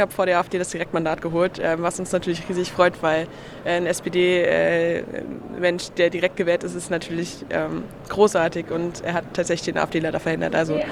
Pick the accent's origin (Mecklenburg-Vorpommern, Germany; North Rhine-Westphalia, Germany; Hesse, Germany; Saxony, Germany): Mecklenburg-Vorpommern, Germany; Greifswald; ich komme aus Greifswald in Mecklenburg-Vorpommern